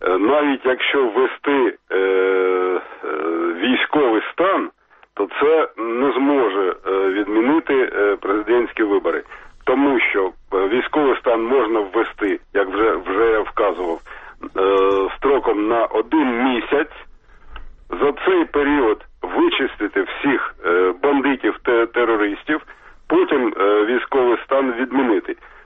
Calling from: Kharkiv, Kharkiv Oblast, Ukraine; я з Харкова.

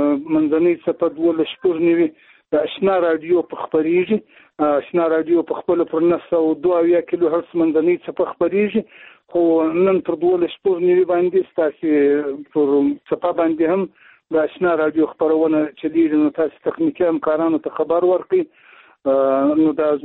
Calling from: Zabul, Afghanistan; توخیم د زابل ولایت شاجیل ولسوالۍ سره په اړیکه کیم

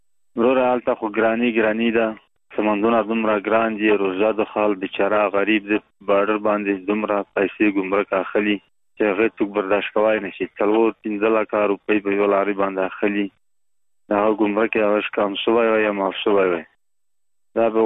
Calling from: Paktika, Afghanistan; د پکتیکا ولایت دی بارونه خبري کوم

